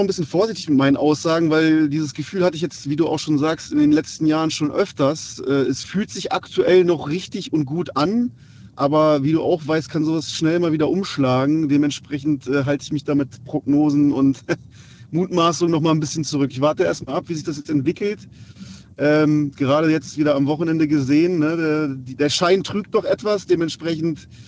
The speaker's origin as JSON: {"language": "German", "town": "Wolfsburg", "region": "Lower Saxony", "country": "Germany", "tie": "born there", "said": "und auch gebürtiger Wolfsburger"}